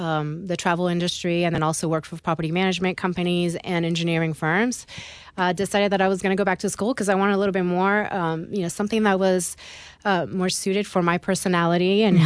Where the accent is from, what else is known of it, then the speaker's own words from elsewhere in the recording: Nice, Provence-Alpes-Côte d'Azur, France; now in United States; originally I'm from Nice, France. Both my parents are Italian. So we moved to the States, and I lived on the West Coast.